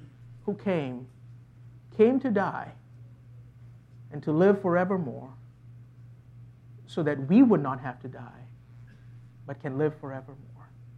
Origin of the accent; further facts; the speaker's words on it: Malaysia; When I was growing up in Malaysia, one of the things that I remember about Palm Sunday